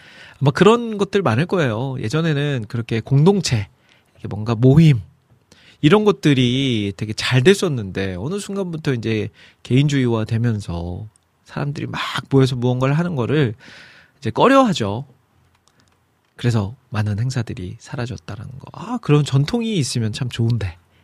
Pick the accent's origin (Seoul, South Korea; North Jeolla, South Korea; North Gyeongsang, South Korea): North Jeolla, South Korea; Iksan; 그 제 고향이 익산인데 익산이 진짜 고구마로 전국에서 제일 유명한 도시거든요.